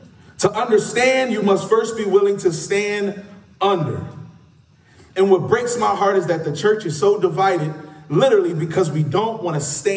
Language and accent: English; Philadelphia, Pennsylvania, United States; This is the word from my hometown, Philadelphia. City of brotherly love.